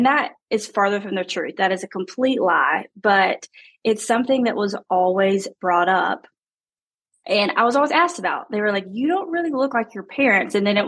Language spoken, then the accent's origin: English; Hawaii, United States; born there; it does play a role that I was born in Hawaii.